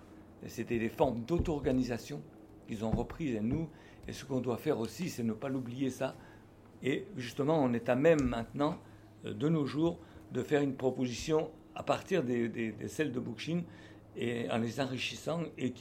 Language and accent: French; Auvergne-Rhône-Alpes, France; born there; je suis né en France. Je suis né pas très loin d'ici, d'ailleurs. Je suis né en Savoie.